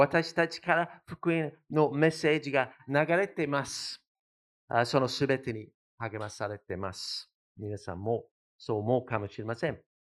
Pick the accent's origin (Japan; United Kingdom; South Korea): United Kingdom; Japanese is a second language; 私のイギリスにあるふるさとの近くに羊がいっぱいいます。